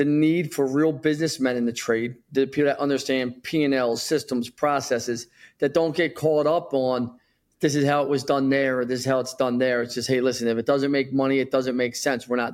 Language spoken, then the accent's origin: English; Philadelphia, Pennsylvania, United States; I was a loser from Northeast Philly. A lot of trouble as a kid, locked up, fights, just not the best role model.